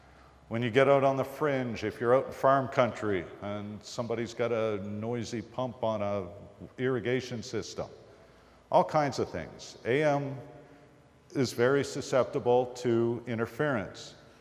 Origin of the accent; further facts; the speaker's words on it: Canada; Now, I'm Canadian, so that doesn't really count.